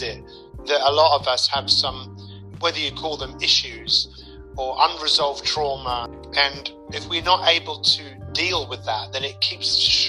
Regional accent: Hampstead, London, United Kingdom; I grew up in northwest London, which is even just as beautiful. You know, I grew up in Hampstead. Hampstead Garden Suburb is one of the most affluent areas on earth. Middle class family.

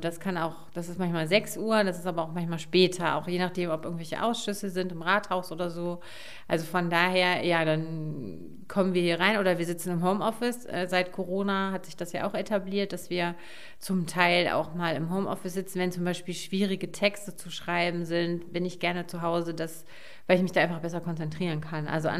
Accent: Wermelskirchen, North Rhine-Westphalia, Germany; also born or lived in Remscheid; Also Wermelskirchen war natürlich so mein Heimatort, aber ich war ja auch jetzt jahrelang in Remscheid.

